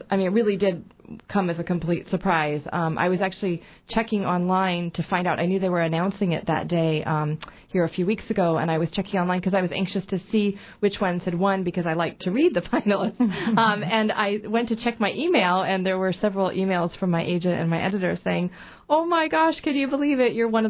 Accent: Palmer, Alaska, United States; I grew up in Alaska in the Palmer area and just have never made my way down here.

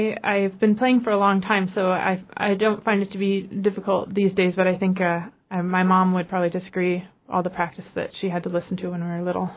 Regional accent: Fairbanks, Alaska, United States; Yeah, I'm from Fairbanks, and as you said, my dad was a bush pilot and owned a small air service up there for a number of years

